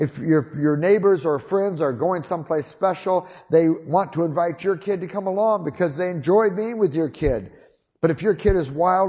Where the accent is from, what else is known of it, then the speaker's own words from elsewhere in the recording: Toledo, Ohio, United States; When I was a kid, we grew up in Toledo, Ohio, and we lived in the city in a place where there were no places to play ball.